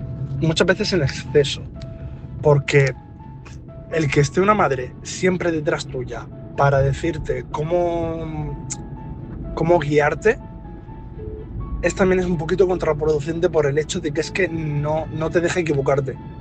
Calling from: Murcia, Region of Murcia, Spain; de Murcia.

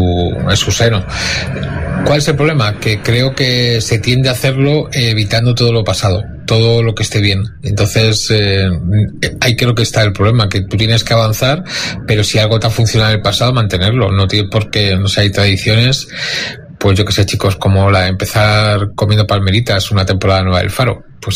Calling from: Madrid, Community of Madrid, Spain; de Madrid.

